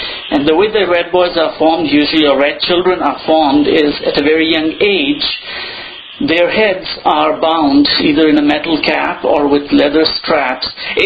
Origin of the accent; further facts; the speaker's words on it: Pakistan; born there; That is correct. I was born in Pakistan.